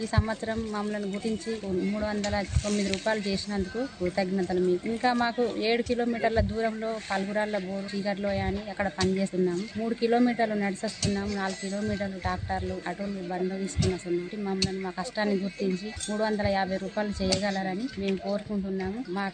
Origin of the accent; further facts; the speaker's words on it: Telangana, India; మాది రాజన్న చిరుసుర్ల జిల్లా చెందూరు మండలం.